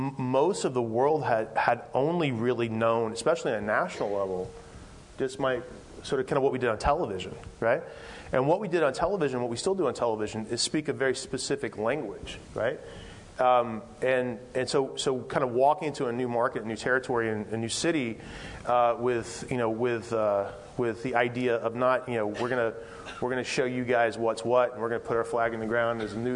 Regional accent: South Carolina, United States; also born or lived in New York City; Like I was born in South Carolina and I was raised in South Carolina, but I grew up in New York City, right?

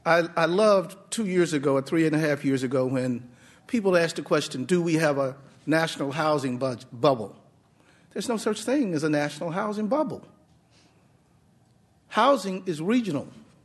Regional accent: Dallas, Texas, United States; Because I'm from Dallas, Texas. And Dallas overbuilt.

